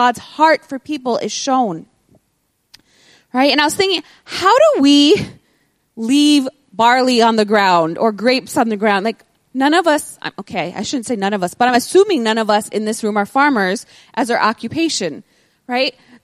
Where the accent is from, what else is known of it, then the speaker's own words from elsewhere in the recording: United States; especially for me as an American, when I see what's going on at home.